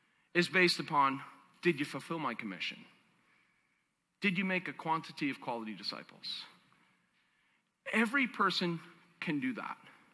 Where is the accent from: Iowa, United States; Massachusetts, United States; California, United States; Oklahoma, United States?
Massachusetts, United States; Boston; No, I'm a Bostonian, man. You can take the guy out of Boston, but you can't take the Boston out of the guy.